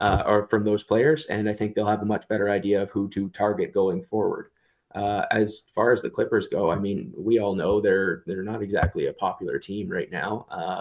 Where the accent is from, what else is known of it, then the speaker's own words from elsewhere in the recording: Toronto, Ontario, Canada; I'm from the Toronto area, and you don't even want to know what the Toronto accent is anymore.